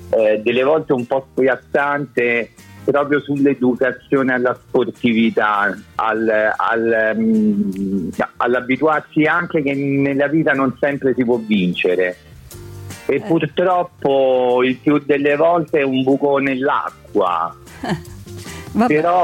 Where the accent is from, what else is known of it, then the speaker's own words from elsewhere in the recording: Rome, Lazio, Italy; io sono romano di Roma.